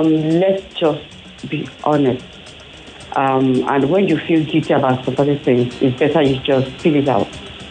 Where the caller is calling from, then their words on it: Abule Egba, Lagos, Nigeria; I'm calling you from Abulegba.